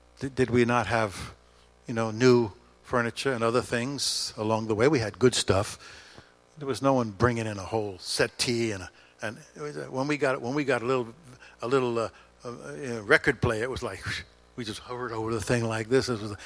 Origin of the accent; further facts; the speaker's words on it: New York City, New York, United States; I was raised in New York City. I went to school in New York City, in Manhattan. And, you know, we have a little attitude in that city.